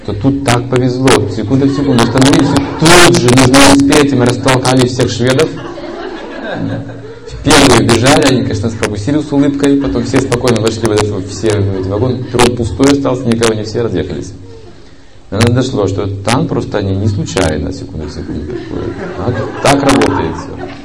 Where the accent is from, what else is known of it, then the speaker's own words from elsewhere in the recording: Russia; Мы же русские, мы же по-русски